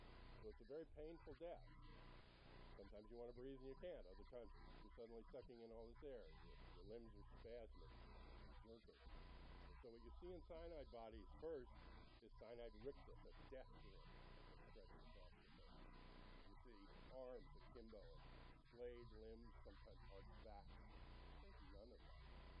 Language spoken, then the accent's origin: English; Virginia, United States; when I grew up in Falls Hill, the Falls Hill and the bedroom community of the CIA, the NSA, the CIA, the Pentagon.